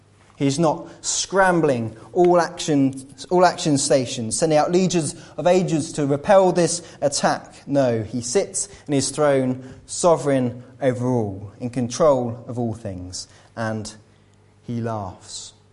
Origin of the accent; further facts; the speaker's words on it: United Kingdom; because I'm British